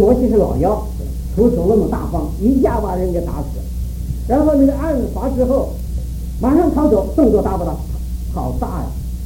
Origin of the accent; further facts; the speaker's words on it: China; 哎，我们中国人怎么这么倒霉，这么苦，受这么多的苦难？